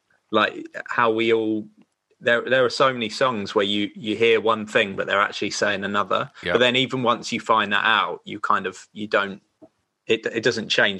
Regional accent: South East England, United Kingdom; could only get a couple of radio stations, and one of them was like, Southern FM, which was like, I was from Sussex.

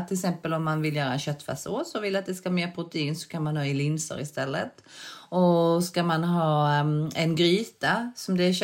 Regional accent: Skåne, Sweden; Nu är inte jag från Makedonien, jag är från Sydkorea. Eller Skåning.

